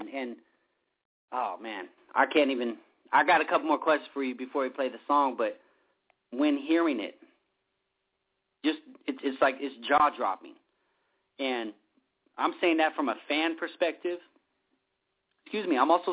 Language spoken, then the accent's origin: English; West Coast, United States; People may not heard your music, and especially I grew up on the West Coast.